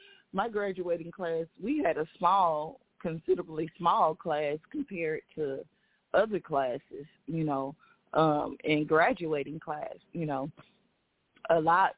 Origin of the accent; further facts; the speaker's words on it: Dallas, Texas, United States; I grew up in South Dallas, Texas.